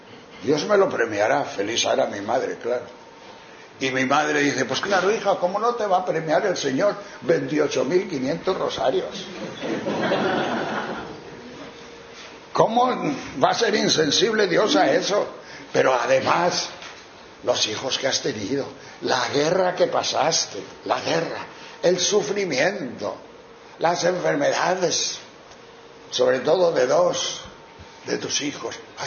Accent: León, Castile and León, Spain; Yo, como soy de León, pues eso, en mi pueblo había vacas y burras

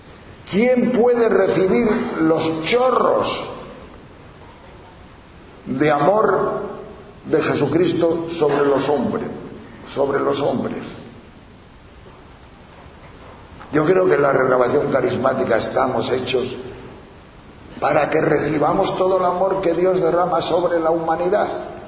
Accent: Tejerina, Castile and León, Spain; Yo que soy de Tejerina, sí sé lo que son ortigas.

